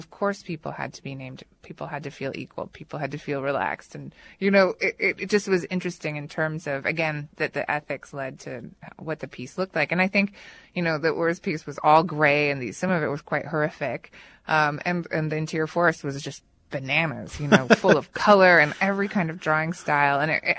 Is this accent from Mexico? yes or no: yes; Mexico; I grew up in Mexico, so I'm familiar with this. I can speak Spanish, but I've never been to Guatemala.